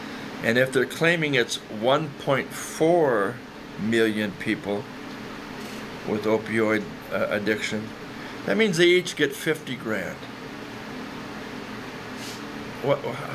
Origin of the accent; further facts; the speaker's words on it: Rockford, Illinois, United States; it seems like my hometown, Rockford, did a lot for people with addictions